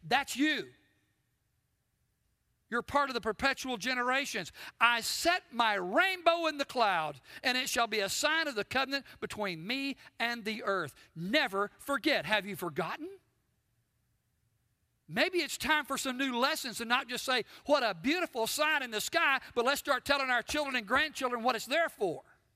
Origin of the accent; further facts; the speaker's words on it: United States; So as a patriot, as an American, I urge you, I implore you, never forget the price that was paid for our freedom.